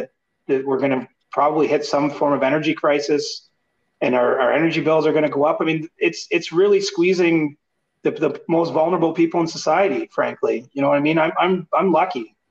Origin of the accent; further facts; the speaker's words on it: Canada; I love being Canadian. You know, I was born here. I'm proud to be from here. My dad immigrated to this country